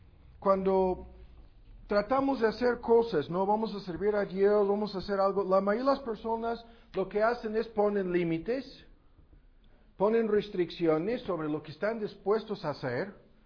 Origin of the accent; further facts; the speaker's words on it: United States; Spanish is a second language; Además hay muchos peligros aquí, yo soy gringo y me pueden hacer, quién sabe.